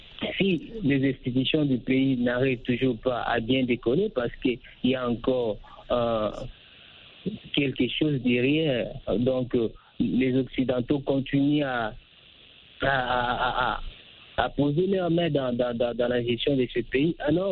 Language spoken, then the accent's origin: French; DR Congo; nous sommes Congolais, nous sommes de la RDC